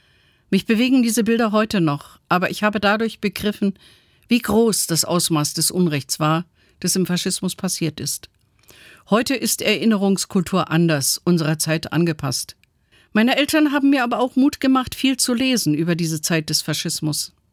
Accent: Erfurt, Thuringia, Germany; in meiner Heimatstadt Erfurt

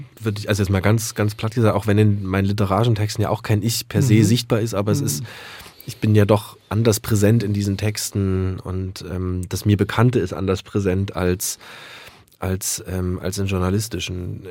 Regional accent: Kamenz, Saxony, Germany; Das heißt zurück nach Görlitz, ich komme aus Kamenz, aber Görlitz war die nächstgrößte Stadt, wollte nicht gerne nach Kamenz zurück.

